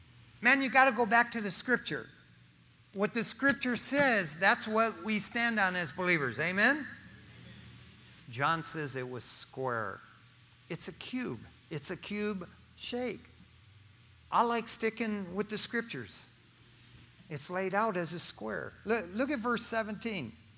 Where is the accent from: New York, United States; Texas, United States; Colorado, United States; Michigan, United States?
Michigan, United States; Eastpointe; Now, I grew up in East Detroit, Michigan.